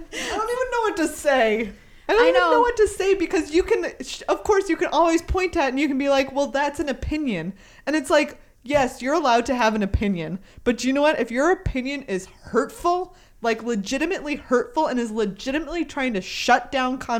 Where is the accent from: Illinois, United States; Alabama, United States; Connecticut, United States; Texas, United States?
Texas, United States; Like I said, I grew up in Texas. I also couldn't say iron for most of my life.